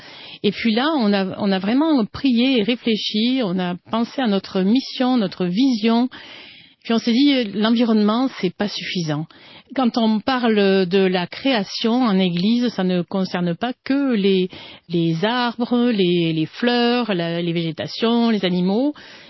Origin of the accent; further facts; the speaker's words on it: France; now in Canada; Alors, je suis française, ça s'entend, mais avec mon accent exotique, mais je suis aussi canadienne depuis quelques années